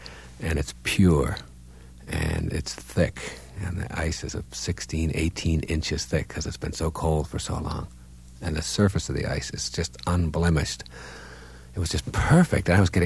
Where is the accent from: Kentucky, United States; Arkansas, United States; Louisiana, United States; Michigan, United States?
Michigan, United States; Detroit; I am back in my youth, and in my youth, I grew up in the Detroit area, and I was a hockey player.